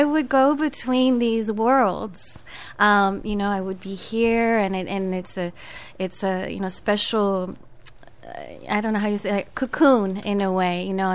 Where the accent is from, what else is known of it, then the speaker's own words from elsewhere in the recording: Fairfield, Iowa, United States; the global family concept is one that I grew up with here in Fairfield as well, because we are a very international community.